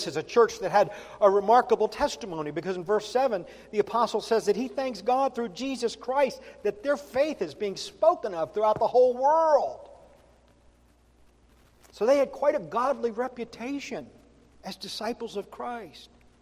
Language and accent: English; the South, United States; So, I'm from the South. If you say … says y'all, that's just indicative of somebody from the South. That's just who I am, right?